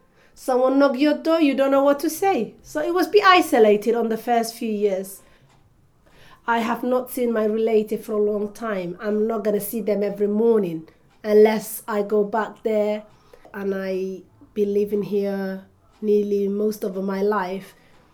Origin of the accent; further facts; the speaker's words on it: Somaliland, Somalia; now in Sheffield, United Kingdom; I came from Somaliland to Addis Ababa in Ethiopia. Stayed there for about a while, and then I moved to here into UK in 1990, and I came to Sheffield, North England. Then we settled here as a family.